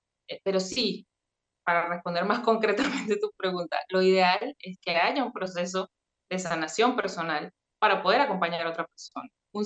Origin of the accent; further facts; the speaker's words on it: Venezuela; moved away as an adult; now in Argentina; yo primero quiero contarles que soy venezolana. Ahora mismo vivo en Argentina desde hace 4 años, pero conocí las constelaciones allá en Venezuela.